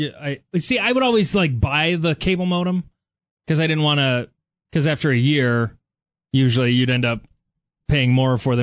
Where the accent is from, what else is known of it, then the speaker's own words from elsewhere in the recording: Beresford, South Dakota, United States; I grew up in Beresford where the city owned pretty much every utility there was.